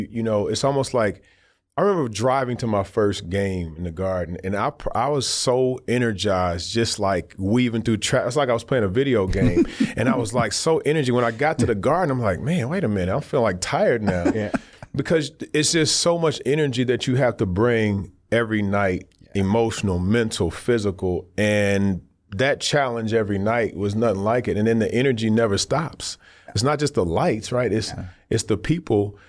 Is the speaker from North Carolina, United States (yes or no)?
no; Detroit, Michigan, United States; now in New York, United States; When I came from Detroit, I think a lot of people, because of my laid-back demeanor, a lot of people were like, that's kind of an interesting choice.